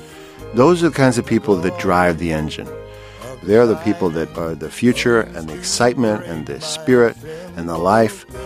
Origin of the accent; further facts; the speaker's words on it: New York City, New York, United States; also born or lived in Los Angeles, United States; I grew up in New York City, but I went to school out here at UCLA. And after graduating, started the Actors Gang with a bunch of fellow students. And I stayed out here for about 9 years, then moved back to New York.